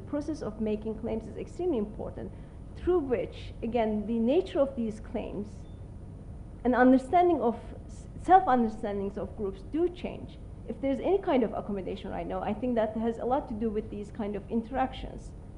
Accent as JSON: {"language": "English", "country": "Turkey", "also_born_or_lived": "Germany / United States", "said": "The fact that I'm from Turkey and I never had any discrimination or anything that would make me feel different in Germany has a lot to do with the fact that I also did my PhD at Stanford in the United States, and that I had come from a educated background"}